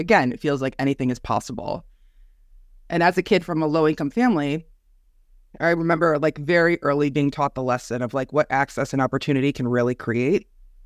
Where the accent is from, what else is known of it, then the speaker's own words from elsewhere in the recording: New Haven, Connecticut, United States; also born or lived in Hamden; Like maybe there was a culture here that was different than I had experienced before growing up in New Haven and Hamden.